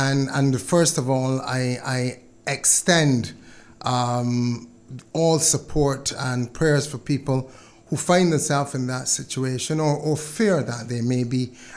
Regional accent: Barbados; moved away; I remember when I was in the UK, in a previous assignment, when I said to people, they say, where are you from? I say, Barbados. They say, well, what are you doing in London? People can't believe that we leave Barbados

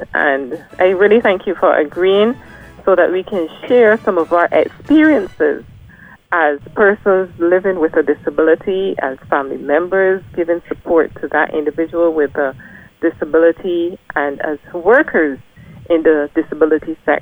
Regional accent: Barbados; growing up in Barbados as a young girl, I ran around a lot with my brothers.

